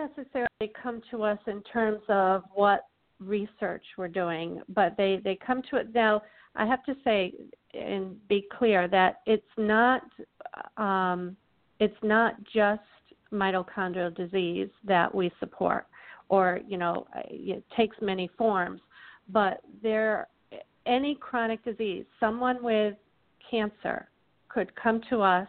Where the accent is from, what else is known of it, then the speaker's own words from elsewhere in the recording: Broad Brook, Connecticut, United States; I grew up here. Both my husband and I, we grew up here in Broadbrook.